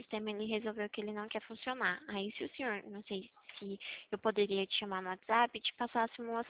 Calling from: Atibaia, São Paulo, Brazil; Eu tô falando de Atibaia, São Paulo.

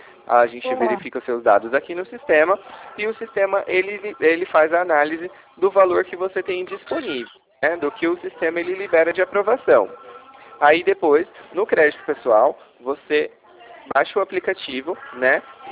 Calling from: Ribeirão Preto, São Paulo, Brazil

